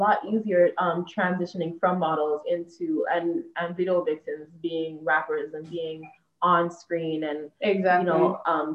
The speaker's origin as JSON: {"language": "English", "town": "Toronto", "region": "Ontario", "country": "Canada", "said": "And we are from the West End of Toronto, you know, just trying to make a way, pretty much."}